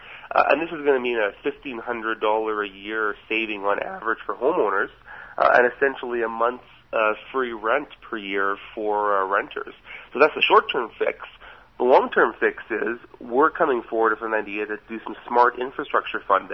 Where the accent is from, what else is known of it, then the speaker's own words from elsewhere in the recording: Saskatoon, Saskatchewan, Canada; In Saskatoon, my hometown, in the last year, housing prices have doubled.